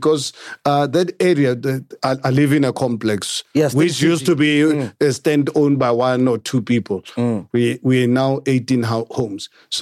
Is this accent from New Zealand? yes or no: no; Amanskraal, South Africa; when I grew up in Amanskral, in our village, we had no running water from the taps.